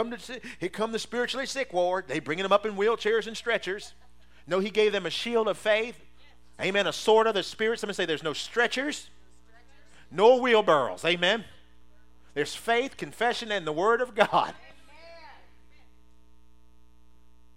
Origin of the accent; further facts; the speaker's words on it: Maryland, United States; I'm from Maryland, and we have crab broils.